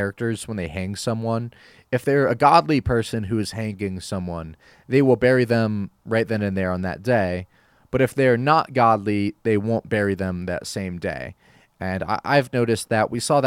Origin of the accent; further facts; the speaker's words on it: Colorado, United States; I grew up here in Colorado, and because of that, New Jersey and Colorado, they both have a special place in my heart.